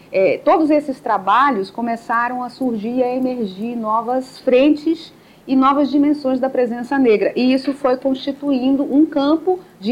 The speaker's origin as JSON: {"language": "Portuguese", "region": "Roraima", "country": "Brazil", "moved": "yes", "lives_now": "Manaus, Brazil", "said": "Sou de Roraima, então eu pertenço à parte norte desta colônia, vivo em Manaus há mais de 40 anos, então eu sou manauara de carteirinha, né?"}